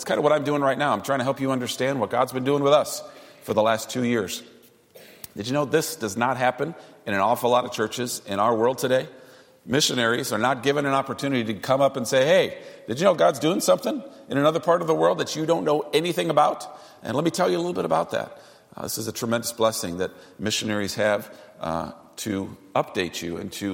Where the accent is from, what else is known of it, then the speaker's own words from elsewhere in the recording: Rockford, Illinois, United States; also born or lived in Elgin; I was born in Elgin, grew up in Rockford, and after undergrad, I spent a couple years here.